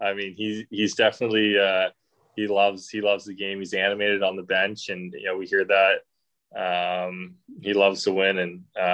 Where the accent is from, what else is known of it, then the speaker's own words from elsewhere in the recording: Ontario, Canada; growing up in Ontario